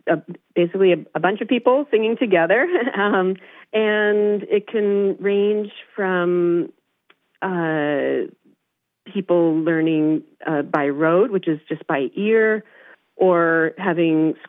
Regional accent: Long Island, New York, United States; I grew up in Long Island, New York.

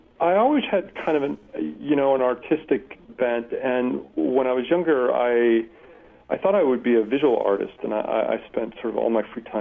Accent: Lincoln, Nebraska, United States; I grew up in Lincoln, Nebraska, in a very working-class family.

